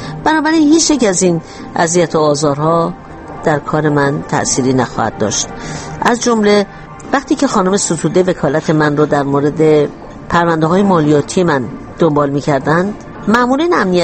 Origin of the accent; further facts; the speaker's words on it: Iran; moved away; من روزی که از ایران آمدم بیرون فکر کردم همه چیزم رو از دست دادم